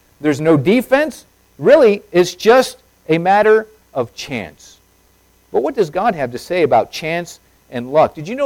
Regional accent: Tucson, Arizona, United States; I remember growing up in Tucson, I always heard on the radio, you can't win if you don't play.

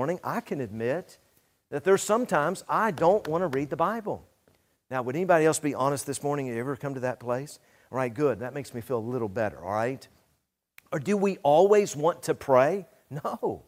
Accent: Tennessee, United States; Now when I grew up in Tennessee, we used to say the word, well, I reckon so, all right?

